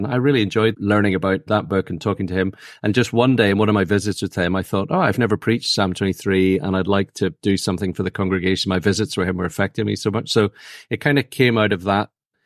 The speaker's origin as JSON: {"language": "English", "town": "Belfast", "region": "Northern Ireland", "country": "United Kingdom", "tie": "born or raised there", "also_born_or_lived": "United States / Tanzania", "said": "I lived in Tanzania till I was 8 and then back to Belfast to work on the accent for 10 years."}